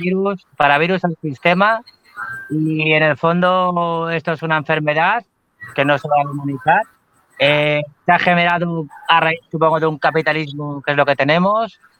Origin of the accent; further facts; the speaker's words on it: Cambrils, Catalonia, Spain; yo soy de Tarragona, de Cambrils